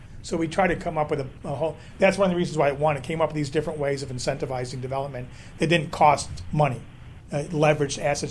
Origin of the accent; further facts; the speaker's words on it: St. Joseph, Michigan, United States; I'm from St. Joe, Michigan.